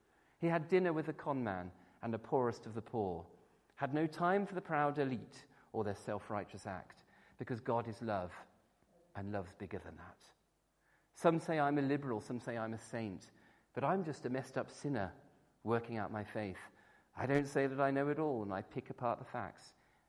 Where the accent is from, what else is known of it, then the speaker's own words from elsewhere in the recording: Wirral, North West England, United Kingdom; As a teenager growing up on the Wirral, we had such a man who did indeed come into our church fellowship.